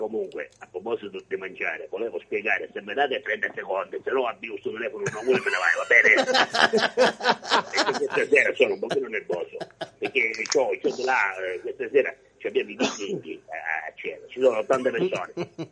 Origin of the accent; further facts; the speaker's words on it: Sicily, Italy; Io che sono nato qua, Io sono nato in Sicilia, però mi hanno messo un nome islandese.